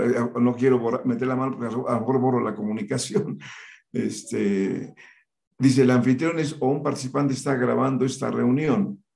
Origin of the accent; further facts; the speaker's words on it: Mexico; temas fundamentales que eran parte de nuestra formación como mexicanos.